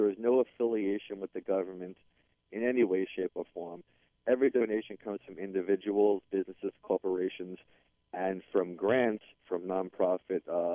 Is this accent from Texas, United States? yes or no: no; New York, United States; because even though I'm from New York, you know, I just don't want to help people who need help in New York.